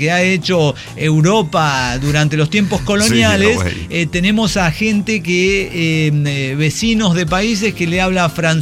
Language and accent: Spanish; Mexico; Ah, es que soy mexicana.